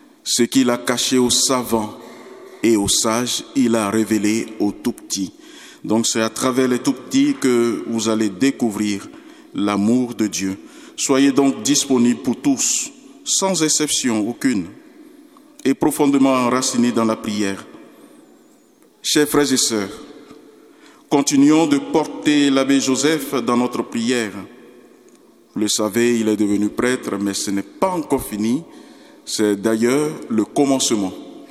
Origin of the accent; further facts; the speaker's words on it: Côte d’Ivoire; now in France; chez nous en Côte d'Ivoire, quand vous descendez de l'avion et que vous voulez rentrer dans la ville